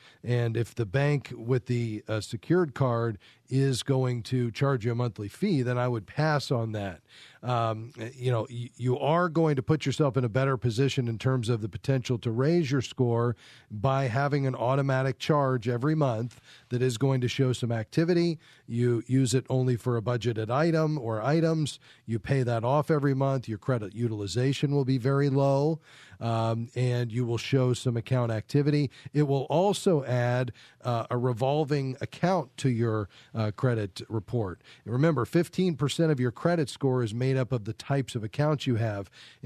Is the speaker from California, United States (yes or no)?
no; Fort Lauderdale, Florida, United States; You know, I'm from Fort Lauderdale, Wally